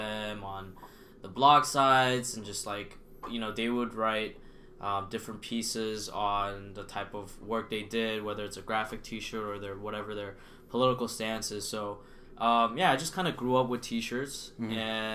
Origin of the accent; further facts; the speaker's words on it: Los Angeles, California, United States; So, growing up in Los Angeles, I was raised under, I guess, the streetwear influence, right when internet blogging was popping off.